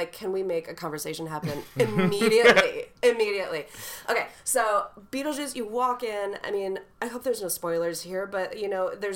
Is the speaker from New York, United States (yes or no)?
no; Wisconsin, United States; I'm from Wisconsin. What do I know about barbecue?